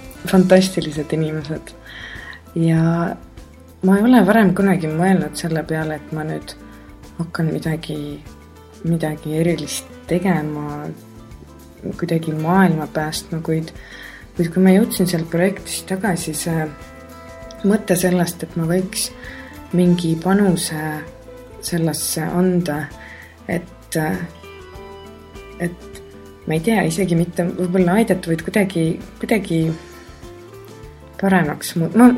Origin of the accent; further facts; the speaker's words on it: Tartu, Tartu County, Estonia; also born or lived in London; now in Tallinn, Estonia; Mina olen noor jazzlaulja, ma olen pärit Tartust. Kuid aastast 2007 ma elan Tallinnas.